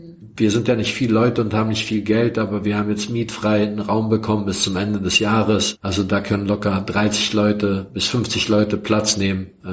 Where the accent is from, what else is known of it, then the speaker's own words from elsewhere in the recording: Montenegro; in ein paar anderen Städten in meiner Heimat in Montenegro